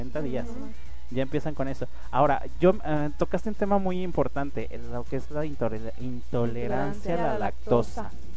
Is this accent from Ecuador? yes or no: no; Jalisco, Mexico; yo soy lechero de corazón, yo soy de los Altos de Jalisco